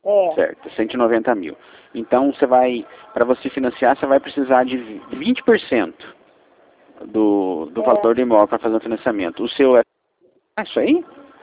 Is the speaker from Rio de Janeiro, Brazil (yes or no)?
no; Mogi Guaçu, São Paulo, Brazil; Eu sou aqui de Mogi Guaçu mesmo, tá?